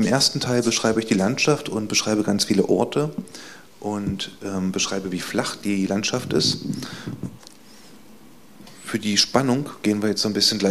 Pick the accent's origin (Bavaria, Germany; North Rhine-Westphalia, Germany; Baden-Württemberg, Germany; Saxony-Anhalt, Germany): Saxony-Anhalt, Germany; Beetzendorf; Und dann bin ich in Beetzendorf aufgewachsen, von ungefähr 97 bis 2003, also meine Kindheit und die frühe Jugend.